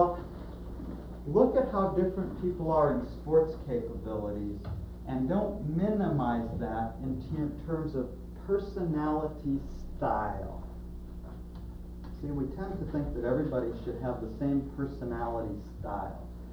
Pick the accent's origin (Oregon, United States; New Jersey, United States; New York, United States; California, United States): Oregon, United States; Portland; the Portland Trailblazers, since I'm from Portland.